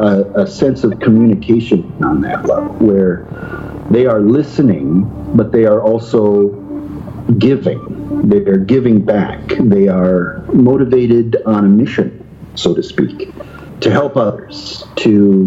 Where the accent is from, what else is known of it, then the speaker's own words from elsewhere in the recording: Iowa, United States; I grew up in Iowa, around the corner from Brad Steiger, who is another paranormal researcher.